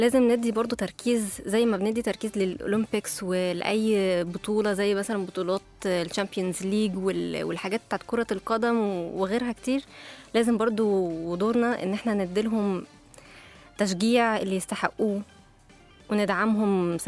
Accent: Egypt; وحابة ان احنا نتكلم اكتر عن هدفنا احنا كمجتمع مصري وشعب

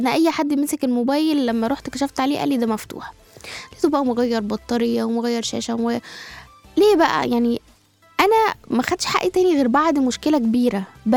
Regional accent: Zagazig, Sharqia Governorate, Egypt; انا من الزقازيق، زقازوقة كانت عارفة ان انا عاملة جمعية

